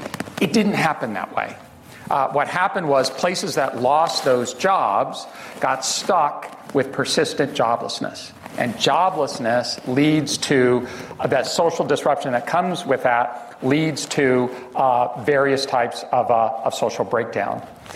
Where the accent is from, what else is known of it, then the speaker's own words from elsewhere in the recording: Fresno, California, United States; I come from Fresno, California. We are proudly the raisin capital of the world.